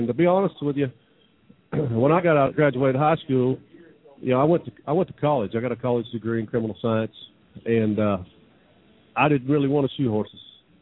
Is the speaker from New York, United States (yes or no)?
no; Oklahoma, United States; I don't know. I've lived there almost all my life.